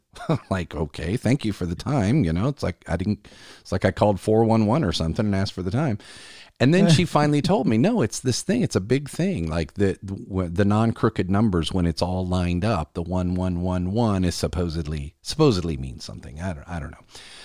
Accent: South Carolina, United States; at one of our statewide conferences here in my home state of South Carolina

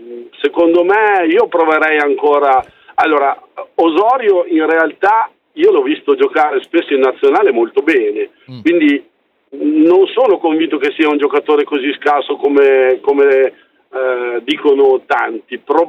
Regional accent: Emilia-Romagna, Italy; Poi dopo io da emiliano sono

